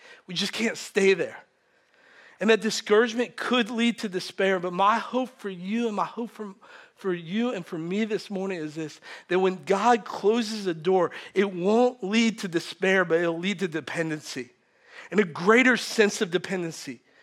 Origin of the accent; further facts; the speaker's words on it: New York, United States; one of the reasons I wanted to go to New York is because I'm from New York. Like I love New York.